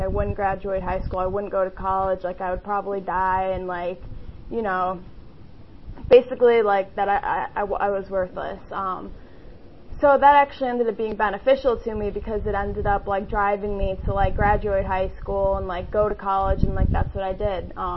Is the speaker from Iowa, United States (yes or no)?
no; Buffalo, New York, United States; born there; I was born in Buffalo, New York. You know, growing up, like I always felt not good enough.